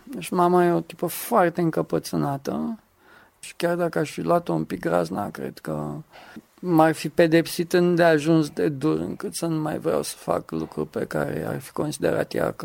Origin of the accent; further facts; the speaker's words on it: Craiova, Dolj, Romania; also born or lived in Caransebeș; Familia e amestecată din Budrea, taică-mi vine din Ghelmegea, am crescut în Caransebeș, după aceea în Craiova, deci e mai amestecat.